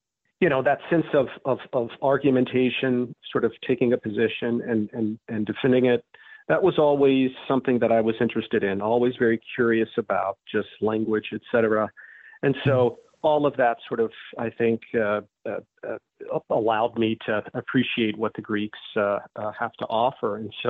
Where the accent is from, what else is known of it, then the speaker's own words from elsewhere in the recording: Denver, Colorado, United States; also born or lived in Kansas City, Missouri; So I am from Denver, Colorado. I was actually born in Kansas City, Missouri, moved to Colorado when I was one, and ended up going to Colorado State University.